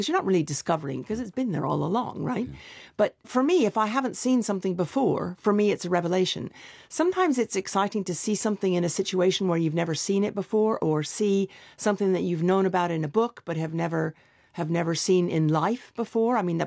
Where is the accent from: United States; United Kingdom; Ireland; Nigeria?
United States; Los Alamos, New Mexico; I discovered a world that I had been all around me growing up in Los Alamos, plants and the outdoors